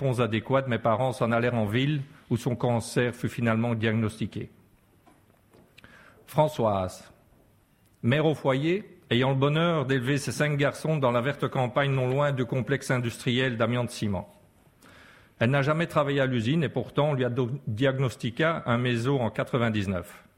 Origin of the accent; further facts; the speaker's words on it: Brussels, Belgium; je viens de Bruxelles.